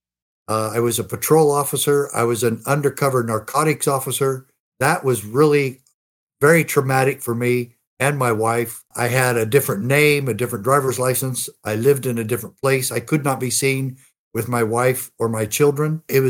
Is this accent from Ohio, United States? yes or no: no; Arizona, United States; I am from Arizona